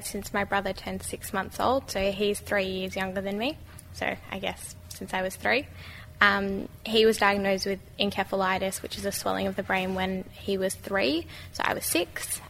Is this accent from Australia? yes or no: yes; Melbourne, Victoria, Australia; I'm from Melbourne.